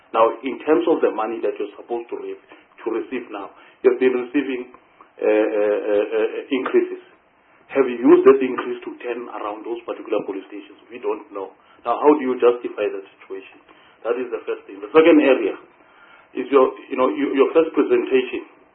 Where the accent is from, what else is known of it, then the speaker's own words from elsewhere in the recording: Gauteng, South Africa; I'm from Gauteng.